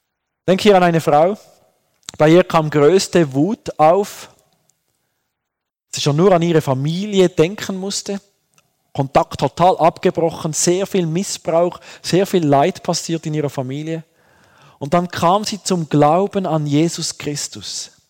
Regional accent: Fribourg, Switzerland; Und ich wurde oft ausgelacht wegen meinem Dialekt. So. Ich bin im Kanton Freiburg aufgewachsen, an der Grenze zum Kanton Bern, also total deutschsprachig so. Und ich wollte ein wunderbares, reines Berndeutsch sprechen. So. Aber meine Eltern waren Thurgauer.

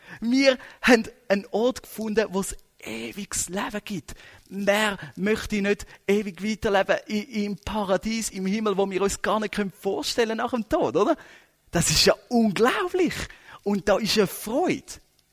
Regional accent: Switzerland; born there; Aber wir sind genau da in der Schweiz hier geboren worden.

